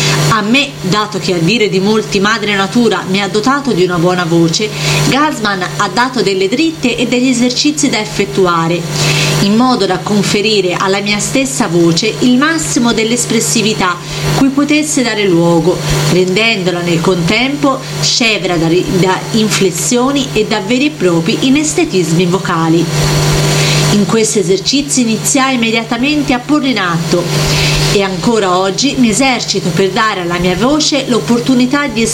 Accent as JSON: {"language": "Italian", "town": "Gubbio", "region": "Umbria", "country": "Italy", "tie": "born there", "also_born_or_lived": "Rome", "said": "sono nato a Gubbio, in provincia di Perugia, il 27 marzo 1952."}